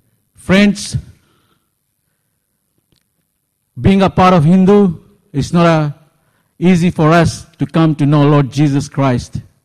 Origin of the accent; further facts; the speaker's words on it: Fiji; moved away as an adult; Originally, I was born in Fiji. And I'm as Fijian Indian.